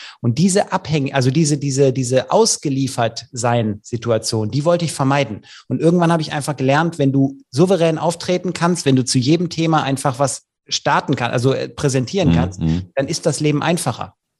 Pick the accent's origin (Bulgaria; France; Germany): Germany; Leverkusen, North Rhine-Westphalia; Ich komme ja aus Leverkusen